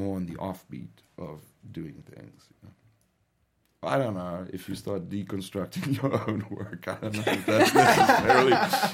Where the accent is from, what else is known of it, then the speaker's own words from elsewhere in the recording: South Africa; first language Afrikaans; English is a second language; You know, this is working in my second language. So I'm first language Afrikaans speaker